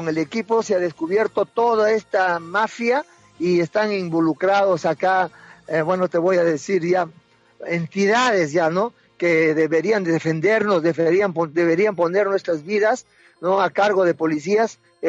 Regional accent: Peru; yo quiero decirte que como peruanos

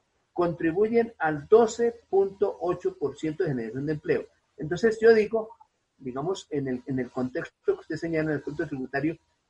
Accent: Colombia; Uno como colombiano, como ciudadano del común, uno paga impuestos

